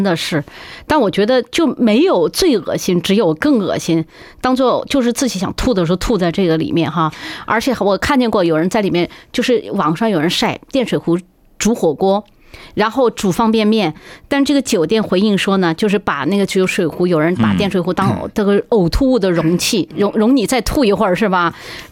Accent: Sichuan, China; 其实因为作为一个四川人，我 特别理解，这只是一个语气助词

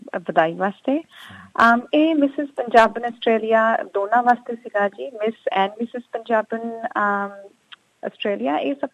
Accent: Jalandhar, Punjab, India; moved away as an adult; now in Australia; ਮੇਰਾ ਪਿੱਛੋਂ ਪੰਜਾਬ ਤੋਂ ਜਲੰਧਰ ਤੋਂ ਹੀ ਹੈ, ਮੈਂ ਸ਼ੁਰੂ ਤੋਂ ਹੀ ਜਲੰਧਰ ਤੋਂ ਹੀ ਤੇ ਰਹੀ ਹਾਂ। ਮੇਰਾ ਜਨਮ, ਐਜੂਕੇਸ਼ਨ, ਸਕੂਲਿੰਗ, ਯੂਨੀਵਰਸਿਟੀ ਸਭ ਜਲੰਧਰ ਦੇ ਵਿੱਚ ਹੀ ਹੋਈ ਸੀ, ਤੇ 2005 ਦੇ ਵਿੱਚ ਜੀ ਮੇਰੀ ਮੈਰਿਜ ਕਰਕੇ ਮੈਂ ਆਸਟ੍ਰੇਲੀਆ 'ਚ ਆਈ ਸੀਗੀ।

